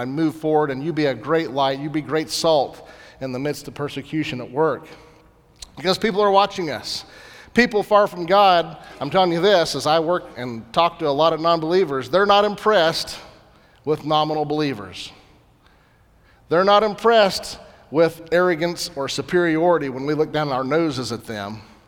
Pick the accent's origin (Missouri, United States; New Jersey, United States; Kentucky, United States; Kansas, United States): Missouri, United States; Growing up in Southwest Missouri, we had probably the best swimming hole of anywhere in the state of Missouri.